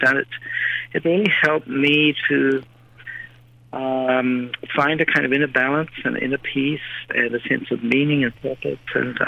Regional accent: New Zealand; Well, I grew up in New Zealand, and you might be able to tell that from my accent.

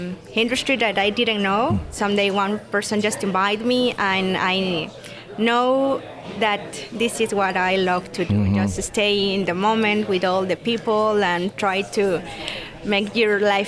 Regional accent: Veracruz, Mexico; English is a second language; I am from Veracruz.

